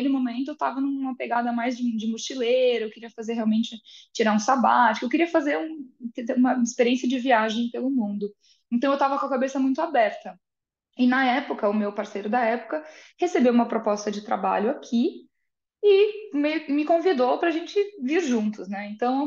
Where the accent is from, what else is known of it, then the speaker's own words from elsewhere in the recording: São Paulo, Brazil; now in Denmark; Eu sou de São Paulo e eu moro na Dinamarca desde outubro de 2016.